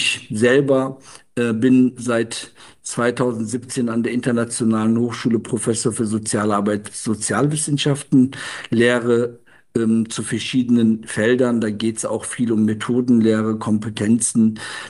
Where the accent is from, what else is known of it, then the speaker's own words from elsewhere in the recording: Germany; Wir sind klassische Arbeiterkinder, sind in Deutschland aufgewachsen.